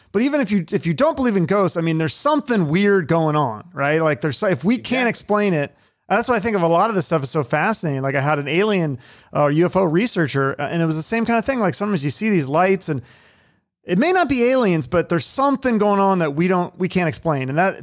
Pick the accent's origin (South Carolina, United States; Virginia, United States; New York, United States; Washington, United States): Washington, United States; because I'm from Washington and I've never heard of this one, Thornwood Castle.